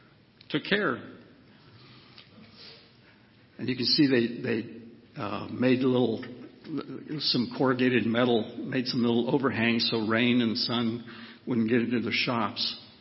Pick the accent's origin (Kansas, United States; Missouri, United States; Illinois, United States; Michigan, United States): Kansas, United States; I'm from Kansas.